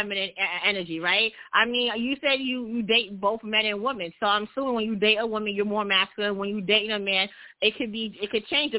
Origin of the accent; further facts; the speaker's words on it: New York City, New York, United States; I'm from New York City.